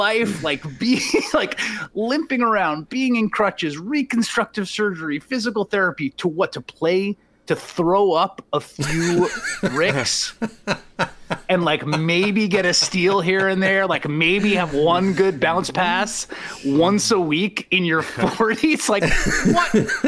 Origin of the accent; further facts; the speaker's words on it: New York City, New York, United States; I grew up in New York City, and I went to a school called Hunter High School that was like a magnet school, and it had a decent basketball program.